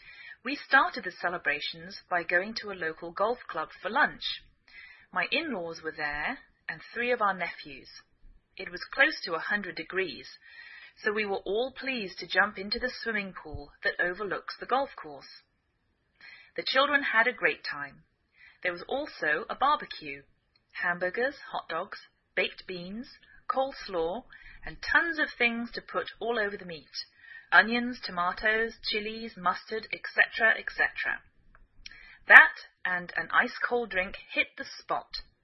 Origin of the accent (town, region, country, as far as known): England, United Kingdom; now in United States